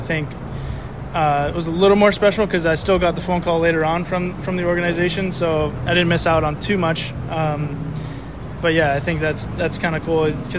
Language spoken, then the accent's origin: English; Sierra Madre, California, United States; also born or lived in Monrovia; I grew up in Monrovia, then to Sierra Madre, California. That's pretty much where my whole family's from